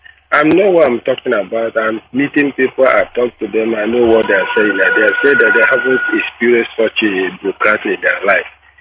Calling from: Nigeria; I'm calling from Nigeria Republic of Zoo.

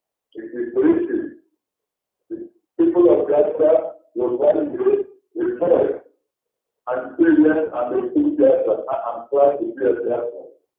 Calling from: Johannesburg, Gauteng, South Africa; I'm sure that you can come from Johannesburg, South Africa.

